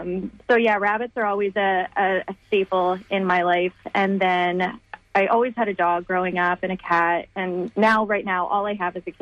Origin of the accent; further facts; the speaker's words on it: New Jersey, United States; because I grew up in New Jersey, so we had like salamanders and all that cool stuff.